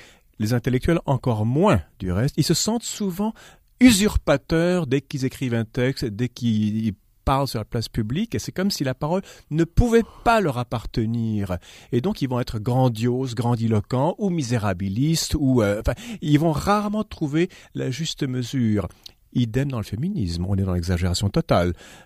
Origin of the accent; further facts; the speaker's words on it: Ottawa, Ontario, Canada; la romancière d'Ottawa, ma ville natale, du reste.